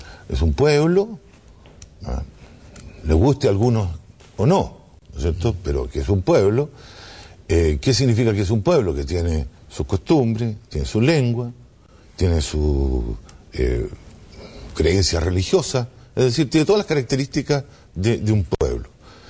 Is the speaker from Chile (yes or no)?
yes; Chile; tenemos derechos como ciudadanos chilenos, y tenemos derechos a la vez como pueblo indígena, como pueblo mapuche